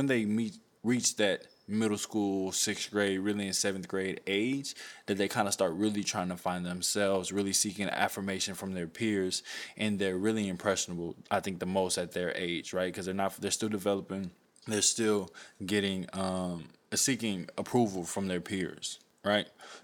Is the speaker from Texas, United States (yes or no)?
yes; Houston, Texas, United States; I grew up in Houston, Texas, 5th Ward.